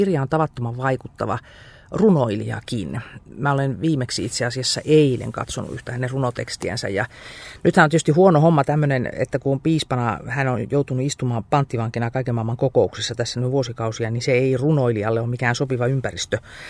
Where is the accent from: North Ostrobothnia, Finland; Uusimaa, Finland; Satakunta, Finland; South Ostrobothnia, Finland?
North Ostrobothnia, Finland; Oulu; Mä olin peruskoulun 9-luokkalaisena työelämään tutustujana sanomalehden toimituksessa kotikaupungissani Oulussa